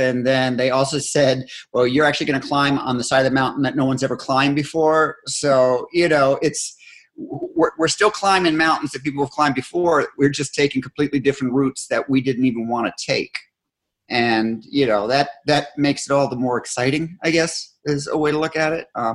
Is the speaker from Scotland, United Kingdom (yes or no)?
yes; Scotland, United Kingdom; but I'm Scottish, so I like to hold grudges.